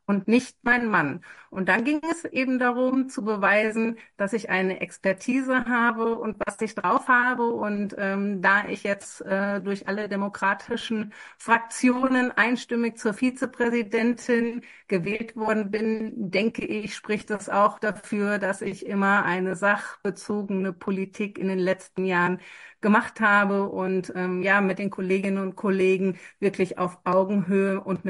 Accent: Frankenberg, Hesse, Germany; Ich komme aus Frankenberg, wohne in einem Stadtteil von Frankenberg, bin der Heimat treu geblieben.

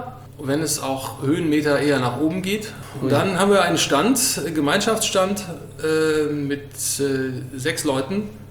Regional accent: North Rhine-Westphalia, Germany; born there; now in Baltrum, Germany; bin gebürtig aus dem Sauerland und jetzt seit 13 Jahren hier auf Baltrum.

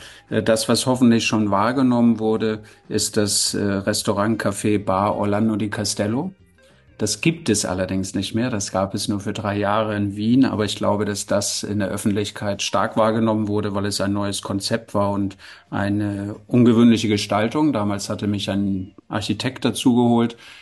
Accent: Hamburg, Germany; also born or lived in Braunschweig / London; Ich stamme aus Hamburg, daher auch das Moin Moin.

